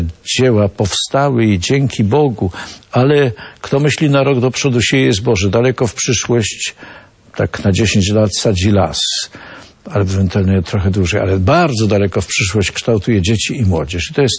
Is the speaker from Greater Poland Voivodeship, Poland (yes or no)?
yes; Greater Poland Voivodeship, Poland; z czego jestem, z Wielkopolanka, prawda?